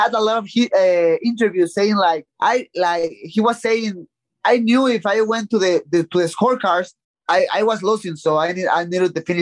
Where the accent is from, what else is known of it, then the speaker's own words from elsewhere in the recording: Tijuana, Baja California, Mexico; I'm from Tijuana and he lives there, I think so.